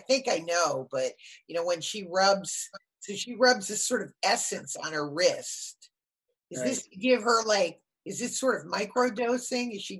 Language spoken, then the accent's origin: English; Connecticut, United States; I grew up in Connecticut, so it reminds me of very Connecticut